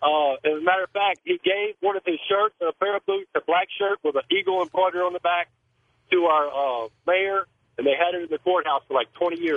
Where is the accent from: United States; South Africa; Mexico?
United States; Laredo, Texas; I'm from Laredo, Texas.